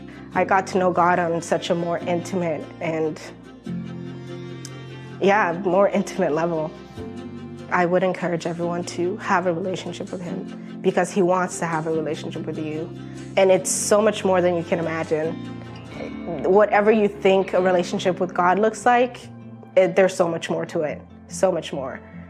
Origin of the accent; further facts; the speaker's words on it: Burundi; I was born and raised in East Africa, Burundi. Burundi is in the heart of Africa, quite literally, and shaped like a heart.